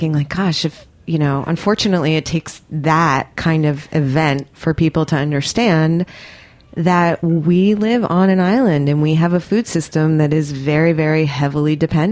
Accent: New York, United States; at least from my understanding as a New Yorker

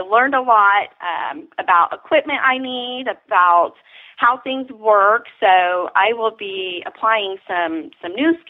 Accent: Tampa, Florida, United States; from Tampa, Florida

